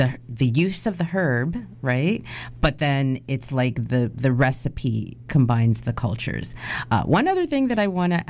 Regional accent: Toronto, Ontario, Canada; I'm Canadian born and I was raised in Toronto, which if you have been to Toronto, you'll know like it is a mecca of different cultures, right?

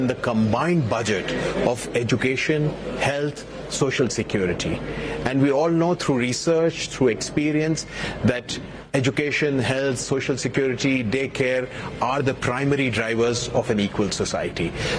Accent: India; I come from India.

